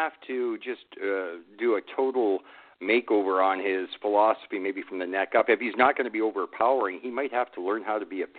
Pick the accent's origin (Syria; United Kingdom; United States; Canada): Canada; Well, yeah, I'm the mellow Canadian